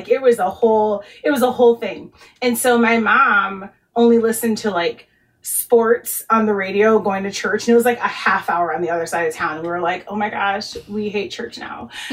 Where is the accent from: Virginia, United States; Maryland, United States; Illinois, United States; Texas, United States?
Illinois, United States; Chicago; So I grew up in Chicago.